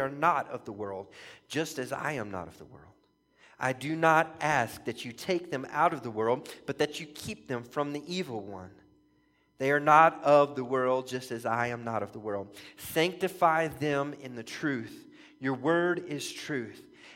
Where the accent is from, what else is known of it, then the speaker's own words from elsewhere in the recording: Baton Rouge, Louisiana, United States; I would say I grew up in Baton Rouge, Louisiana. I lived there from the time I was in fifth grade until I was a junior in high school.